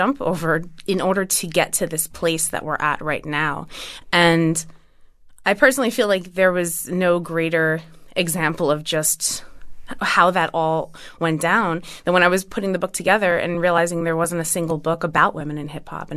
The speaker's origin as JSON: {"language": "English", "region": "New Jersey", "country": "United States", "said": "Yeah, I would have to credit … for that, since we're both from Jersey."}